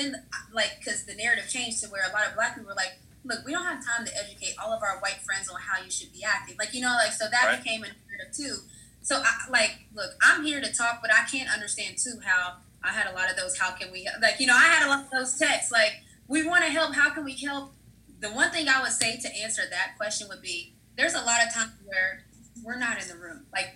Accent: West Virginia, United States; But for me, growing up in West Virginia, I'm very familiar with the Confederate flag.

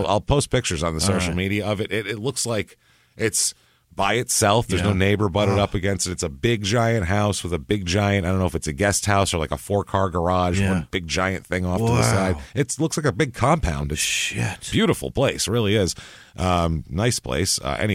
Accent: New York, United States; I don't know if the Catholic Church is different, but growing up in New York, the church is you have your old people who are...

